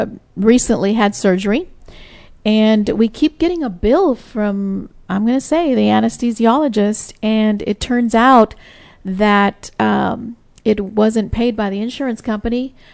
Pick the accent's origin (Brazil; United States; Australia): United States; Texas; And y'all, I'm from Texas.